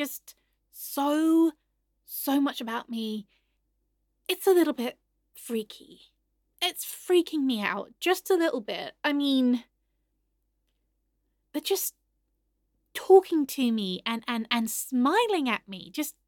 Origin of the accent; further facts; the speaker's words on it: England, United Kingdom; I'm just very English. I can stop at any time, but I don't want to because, you know, I like being English.